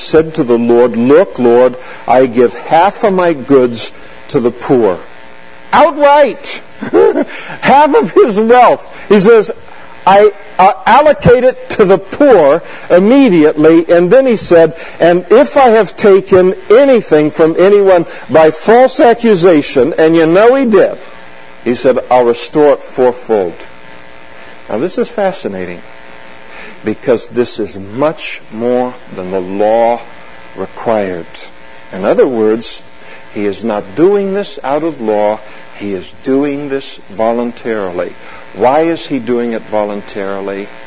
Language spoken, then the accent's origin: English; Napa, California, United States; In Fuller Park in Napa, where I grew up, by the way, if I told you I'm from Napa